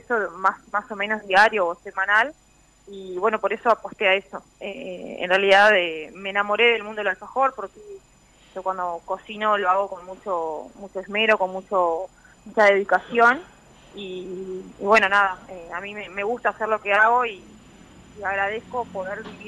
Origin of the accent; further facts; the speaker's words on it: Parada Suárez, Soriano, Uruguay; A mí me llena de mucho de orgullo decir que vengo de Soriano, mostrar que vengo de Parada Suárez.